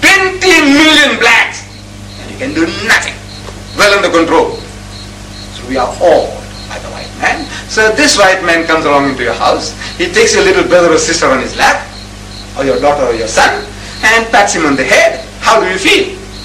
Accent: India; Whether Muslim or Hindu, you know, we are coming from India.

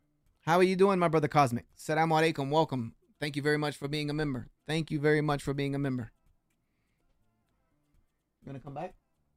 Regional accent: South Carolina, United States; Of course, I'm going to say South Carolina because I'm from South Carolina.

